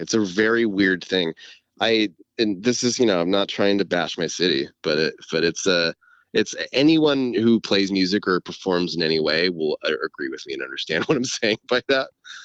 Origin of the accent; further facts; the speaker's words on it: California, United States; I love that I grew up in California.